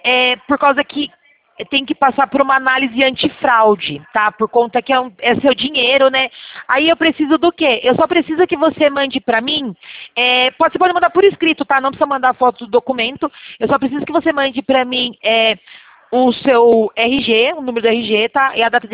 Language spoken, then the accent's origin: Portuguese; Sorocaba, São Paulo, Brazil; meu DDD é 15, tá bom? Porque a gente é daqui de Sorocaba, tá?